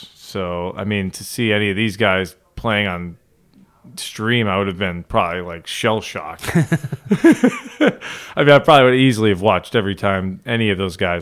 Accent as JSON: {"language": "English", "region": "Northeast", "country": "United States", "tie": "born or raised there", "said": "I grew up in the Northeast."}